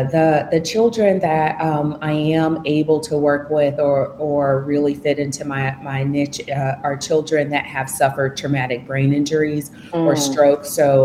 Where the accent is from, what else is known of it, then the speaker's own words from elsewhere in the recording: Georgia, United States; now in Washington, United States; I'm from Georgia, but I live in Washington, D.C. now.